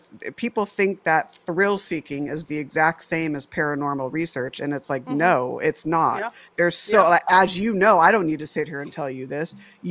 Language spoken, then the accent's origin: English; Huntington Beach, California, United States; born there; also born or lived in Las Vegas; now in San Diego, United States; I was born in Huntington Beach. I'm in San Diego, California now.